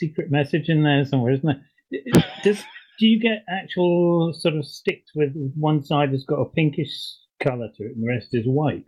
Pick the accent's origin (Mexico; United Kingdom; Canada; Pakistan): United Kingdom; East of England; I come from Norfolk, where crabs are very, very common along the coast